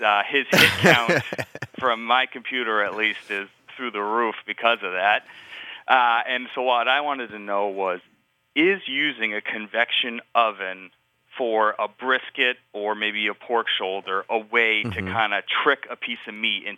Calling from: Massachusetts, United States; I'm calling from just outside of Boston.

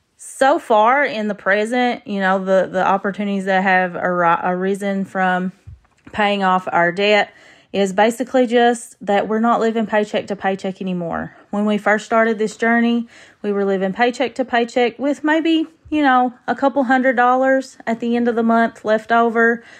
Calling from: Hazard, Kentucky, United States; from Hazard, Kentucky.

